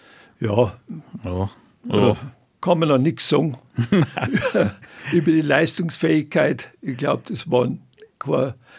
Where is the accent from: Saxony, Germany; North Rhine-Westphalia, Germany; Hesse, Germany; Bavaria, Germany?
Bavaria, Germany; Alzesberg; born there; Ja, ich bin 1941 in Alzesberg, einem kleinen Dorf in der Gemeinde Rernbach, geboren. Und ich habe keinen Vertriebenen- oder Migrationshintergrund.